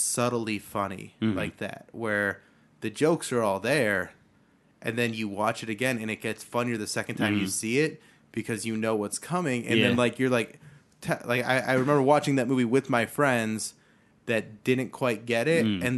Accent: Medina, Ohio, United States; also born or lived in Berea / Cuyahoga Falls / Cleveland / Lakewood; I grew up in Medina. I was born in Berea. Mm. So from the Northeast Ohio area.

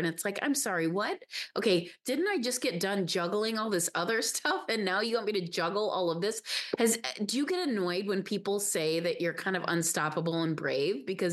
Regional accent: Chicago, Illinois, United States; I grew up outside of Chicago. So I read the Chicago Tribune. That was my newspaper.

